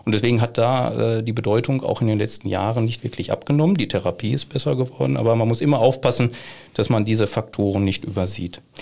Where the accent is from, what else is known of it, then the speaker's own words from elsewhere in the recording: North Rhine-Westphalia, Germany; im Ruhrgebiet, da wo ich herkomme